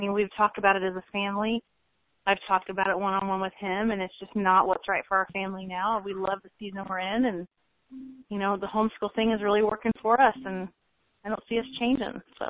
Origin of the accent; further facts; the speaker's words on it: Illinois, United States; You know, we lived in Terre Haute for a while. I'm from Illinois.